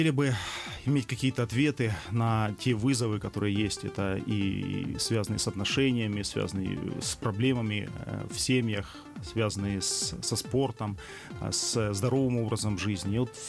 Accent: Sloviansk, Donetsk Oblast, Ukraine; Я сам родом из Донецкой области, из города Славянск.

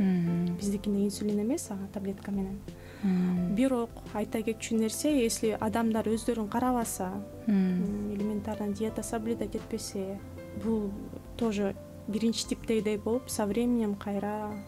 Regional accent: Belovodskoye, Chuy Region, Kyrgyzstan; Мен өзүм Беловодскийден болом.

